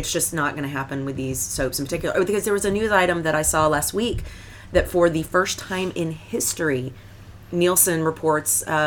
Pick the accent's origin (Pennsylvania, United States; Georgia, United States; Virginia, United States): Georgia, United States; Atlanta; I grew up in Atlanta.